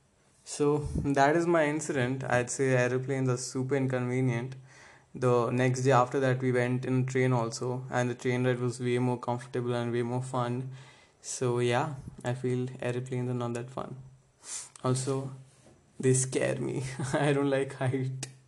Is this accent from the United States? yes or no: no; Delhi, India; accent: Delhi; also born or lived in Mumbai; now in Hyderabad, India; This is my Delhi accent, all right? Please accept me.